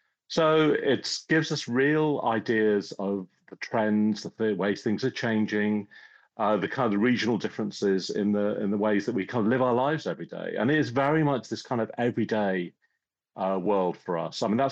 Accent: England, United Kingdom; now in United States; I guess that I had a very English upbringing, grew up in the middle of the countryside.

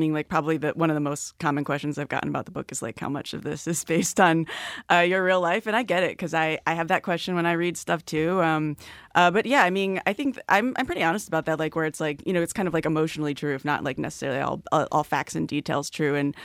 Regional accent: Penfield, New York, United States; So there's that aspect too, where I grew up in Penfield, and so the suburb called Parkview in the book is kind of like a fictional Penfield, or, like, east side of Rochester suburb

